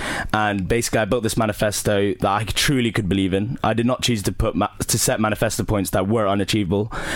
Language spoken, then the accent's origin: English; Hong Kong; English is a second language; I'm an international student, born and raised in Hong Kong, and I'm half English and half Filipino.